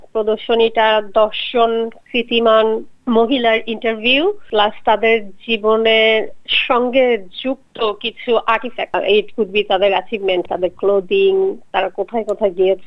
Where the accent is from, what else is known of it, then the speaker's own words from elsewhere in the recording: Bangladesh; moved away; আমি বাংলাদেশ থেকে এসেছি